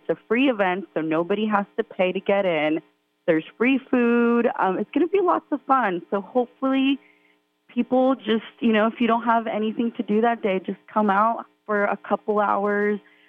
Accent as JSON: {"language": "English", "country": "El Salvador", "said": "You know, I'm from El Salvador myself"}